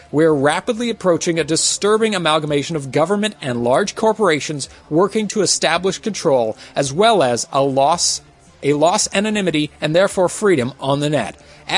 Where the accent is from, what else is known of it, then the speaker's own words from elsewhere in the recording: United States; As an American, I would say that this is about First Amendment freedoms